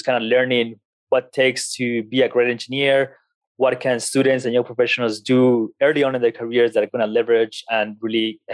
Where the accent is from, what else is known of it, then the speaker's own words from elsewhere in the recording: Colombia; now in United States; I come from Colombia. And when I came to the US and started school, I had like no idea what's going on.